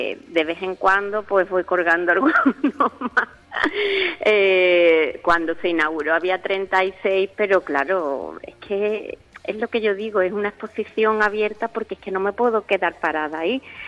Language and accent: Spanish; Cádiz, Andalusia, Spain; Yo sí soy carnavalera, como buena gaditana.